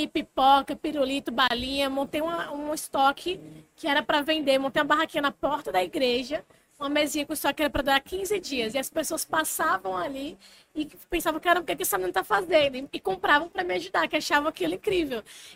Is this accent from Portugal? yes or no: no; Rio Grande do Norte, Brazil; eu venho de uma família muito humilde, do Nordeste, história nordestina, sou do Rio Grande do Norte. Meus pais carregam aquela história tradicional nordestina do interior da Paraíba.